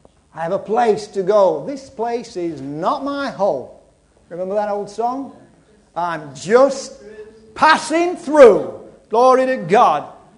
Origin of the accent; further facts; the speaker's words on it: United Kingdom; I'm not, I'm a British subject, okay? I never asked for a European passport.